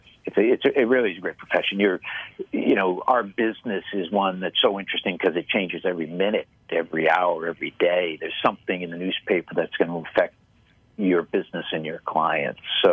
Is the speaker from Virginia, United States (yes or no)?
no; Boston, Massachusetts, United States; But I grew up in Boston.